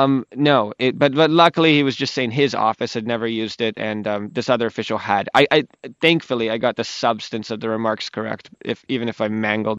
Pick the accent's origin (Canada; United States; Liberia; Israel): Canada; Growing up in Canada, you have to study French. But, you know, it never really took. I'm not exactly a French speaker by any stretch.